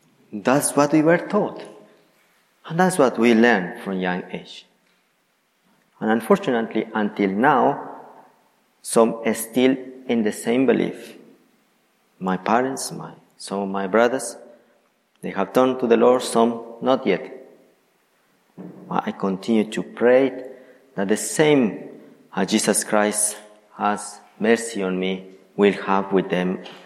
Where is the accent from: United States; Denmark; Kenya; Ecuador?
Ecuador; moved away as an adult; As I mentioned earlier, I am from Ecuador. Was born there. I lived there until the age of 23.